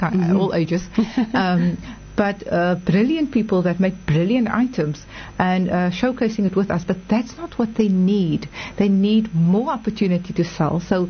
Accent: South Africa; So we're South African, and we need to be proud of that.

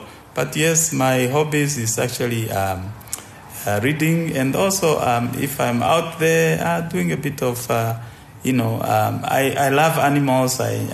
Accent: Omusati, Namibia; I was born actually in a small village in northern Namibia, in what is today known as Somsati region. That's where I went to primary school. And then I went to secondary school in Utapi

